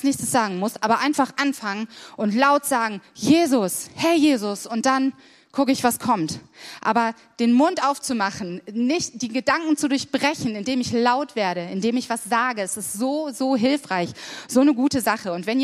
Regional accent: Germany; Ich weiß, wir sind Deutsche, wir tun uns damit schwer

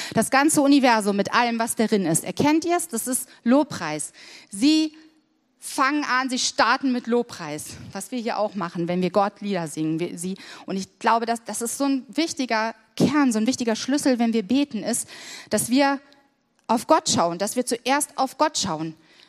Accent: Germany; Ich weiß, wir sind Deutsche, wir tun uns damit schwer

